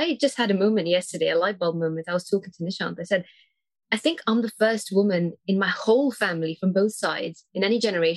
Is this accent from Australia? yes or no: no; Gibraltar; technically I'm from Gibraltar, which is also a British country. So I was born and raised there. I have a British passport.